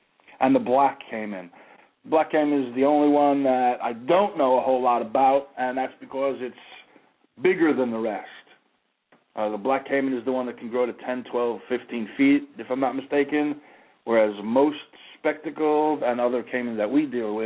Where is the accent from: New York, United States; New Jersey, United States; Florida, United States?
New York, United States; Jackson Heights; I am from Jackson Heights. Jackson Heights is represented or in the house or whatever you want to say